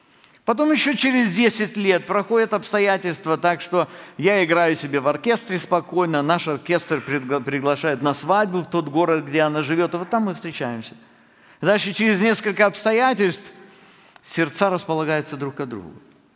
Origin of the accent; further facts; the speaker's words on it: North Caucasus, Russia; born there; наша история: я родился на Северном Кавказе